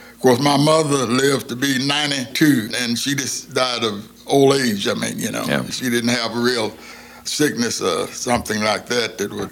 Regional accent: Chelsea, Oklahoma, United States; born there; I was born in Chelsea, Oklahoma. Chelsea, Oklahoma is a small town on Highway 66, about 40 miles north of Tulsa, Oklahoma, about 18 miles north of Claremore.

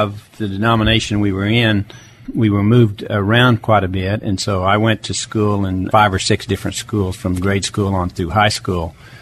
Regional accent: Emporia, Kansas, United States; born there; I was born in Emporia, Kansas, November 13, 1941.

